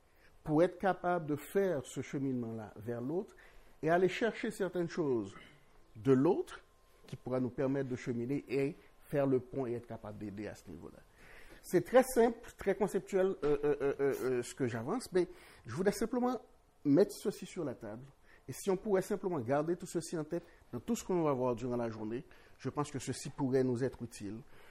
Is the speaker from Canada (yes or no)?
no; Haiti; born there; je me dis que je suis né en Haïti, dans un pays de tradition